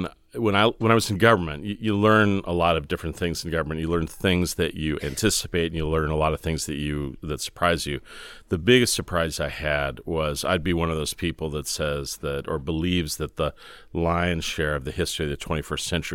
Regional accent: Fresno, California, United States; I grew up in Fresno, California, outside of Fresno, California, which any of you know, it's the place you drive through when you're going to Yosemite or Southern California.

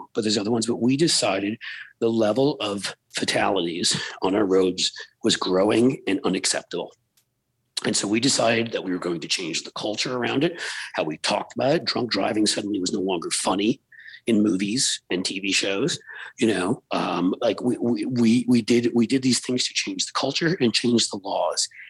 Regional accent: New York City, New York, United States; because I grew up in New York City, and so everybody can hate me listening here because I'm a Yankees fan.

